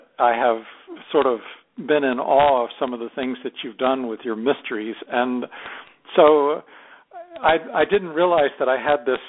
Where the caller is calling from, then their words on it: England, United Kingdom; I'm actually calling from England for this.